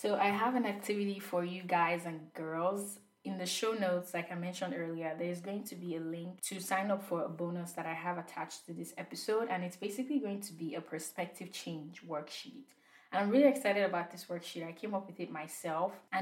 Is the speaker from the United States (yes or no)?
no; Nigeria; I'm Nigerian